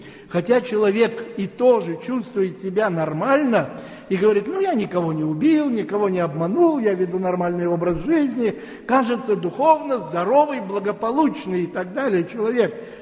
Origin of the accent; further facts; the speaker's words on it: Russia; я говорю, я россиянин, и там я ничем не обладаю, в России абсолютно.